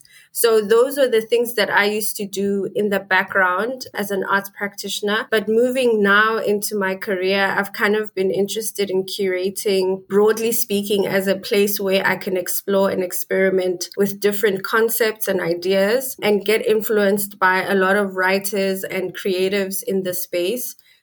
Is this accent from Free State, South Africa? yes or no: yes; Bloemfontein, Free State, South Africa; I was born and bred in Bloemfontein in South Africa.